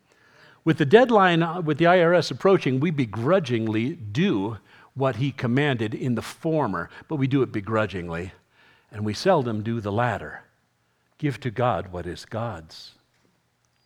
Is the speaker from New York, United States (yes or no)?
yes; New York City, New York, United States; born there; I was born in New York City, and people say, oh, that must have been really cool.